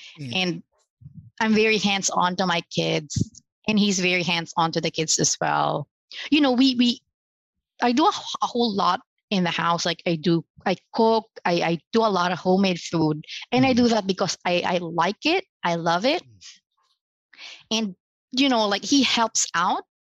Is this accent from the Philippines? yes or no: yes; Philippines; he would have wanted from me as a Filipina wife would be someone to be a maid.